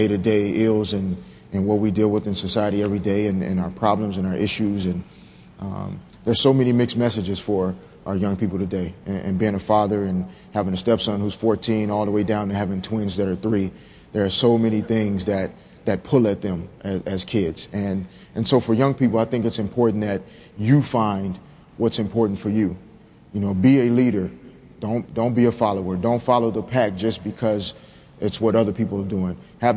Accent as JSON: {"language": "English", "town": "Little Rock", "region": "Arkansas", "country": "United States", "tie": "born or raised there"}